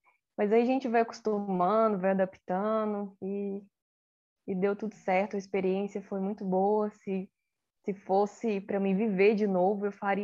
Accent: Bambuí, Minas Gerais, Brazil; Eu moro em Bangui, praticamente durante toda a minha vida eu moro aqui.

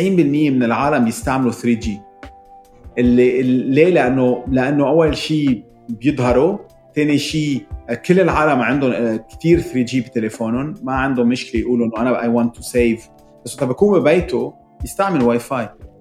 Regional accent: Lebanon; يعني أنا كلبناني بشوف حمص على شوكولا شيء كتير غريب

